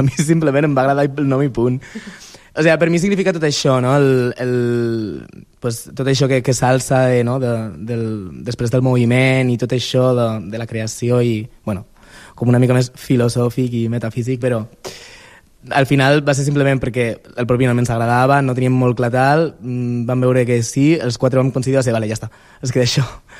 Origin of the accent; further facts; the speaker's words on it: Castelló de la Plana, Valencian Community, Spain; Jo vinc de Castelló, Castelló de la Plana